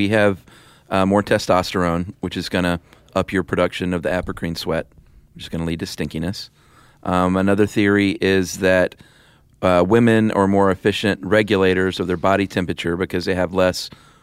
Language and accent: English; Tennessee, United States; It smells like my grandparents' house that I went to growing up in Tennessee.